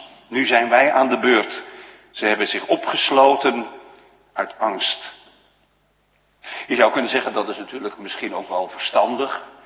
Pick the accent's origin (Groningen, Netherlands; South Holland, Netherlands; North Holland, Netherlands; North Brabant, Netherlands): South Holland, Netherlands; Rotterdam; ik ben een Rotterdammer